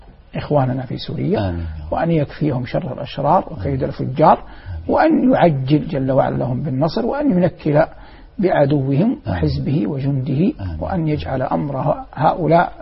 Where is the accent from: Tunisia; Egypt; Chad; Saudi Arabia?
Saudi Arabia; now in Doha, Qatar; لبلدي الأم ووطني الغالي المملكة العربية السعودية